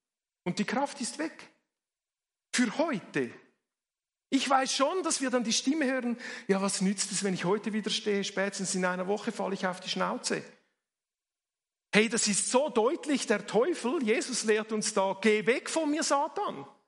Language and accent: German; Switzerland; Wir sind Schweizer, wir gehen Kompromisse ein.